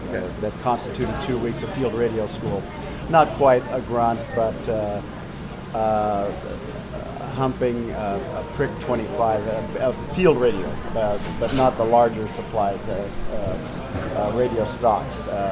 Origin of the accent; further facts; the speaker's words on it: Orange, California, United States; born there; I was born in Orange, California, August 6, 1948